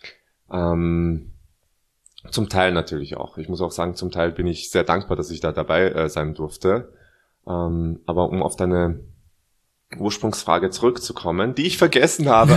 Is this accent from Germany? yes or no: no; Vienna, Austria; accent: Viennese; ich will ja meinen Wiener Akzent nicht so raushängen